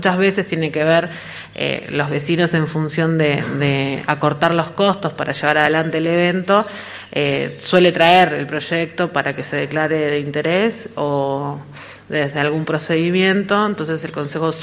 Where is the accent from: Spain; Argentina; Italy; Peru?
Argentina; Bariloche, Río Negro; vos sabés que nacida y criada en Bariloche no conocía la de las estatuillas.